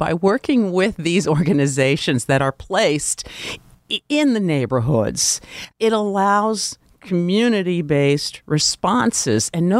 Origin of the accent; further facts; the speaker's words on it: Germantown, United States; I'm a Germantown girl.